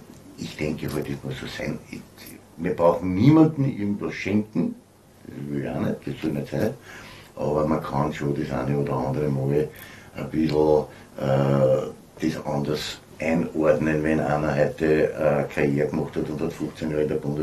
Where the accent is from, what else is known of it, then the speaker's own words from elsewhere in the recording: Austria; Ich muss ja auch fairerweise sagen, die Trainerausbildung bei uns in Österreich, die ist wirklich in Ordnung, das ist gut.